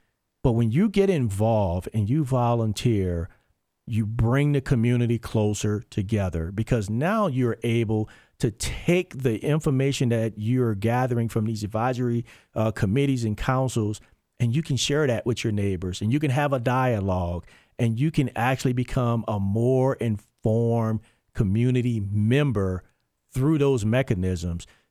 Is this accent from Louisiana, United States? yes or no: yes; Louisiana, United States; born there; I was born in Louisiana.